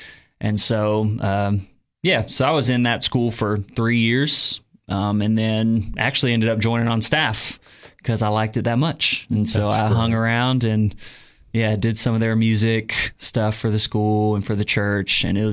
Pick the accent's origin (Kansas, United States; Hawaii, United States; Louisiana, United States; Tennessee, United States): Tennessee, United States; Covington; also born or lived in St. Louis, Missouri; And then my family moved to Tennessee, way west Tennessee, a small little town called Covington. And so my family, I grew up